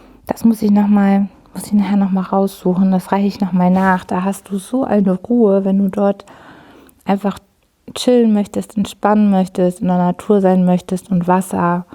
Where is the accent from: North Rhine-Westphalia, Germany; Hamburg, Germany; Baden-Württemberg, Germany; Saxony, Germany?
Hamburg, Germany; weil ich bin ja Hamburgerin.